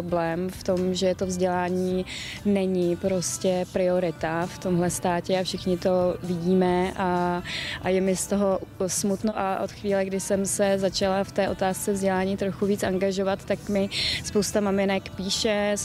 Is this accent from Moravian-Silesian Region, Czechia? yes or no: no; South Moravian Region, Czechia; Já jsem z Jižní Moravy a my pro tady ty jadrné výrazy nechodíme úplně daleko.